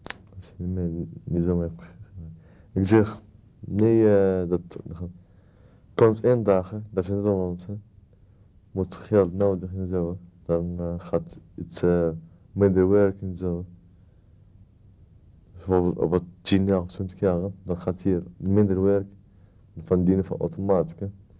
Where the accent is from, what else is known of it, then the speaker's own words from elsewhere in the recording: Morocco; Ben ik Marokkaan, dat vind ik altijd Marokko een mooi land.